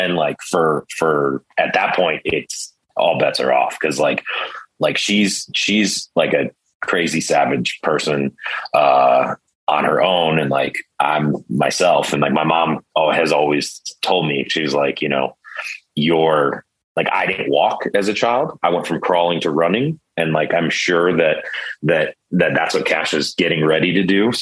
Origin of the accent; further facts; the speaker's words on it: Cleveland, Ohio, United States; but I grew up in Cleveland where it's cold all the time.